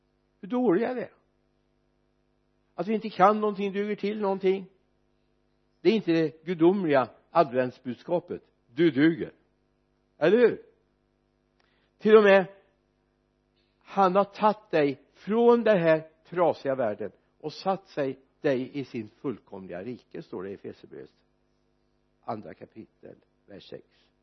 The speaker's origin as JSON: {"language": "Swedish", "town": "Mariestad", "region": "Västra Götaland County", "country": "Sweden", "tie": "born there", "said": "Och det är inte hem till Mariestad där jag är född."}